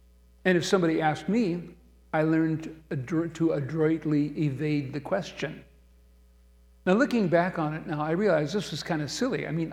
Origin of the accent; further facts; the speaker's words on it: Redfield, South Dakota, United States; When I was 15 years old, in my sophomore year at the local high school in my hometown of Redfield, South Dakota, I got a part-time job after school at Sunshine Dairies, the milk bottling plant in town.